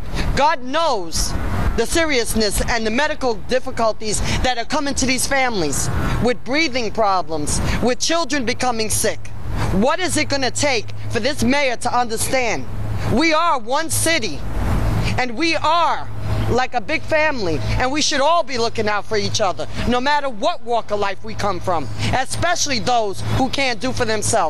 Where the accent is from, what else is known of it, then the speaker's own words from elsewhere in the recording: Coney Island, New York, United States; I'm not from the Rockaways, I'm from Coney Island. We suffered also.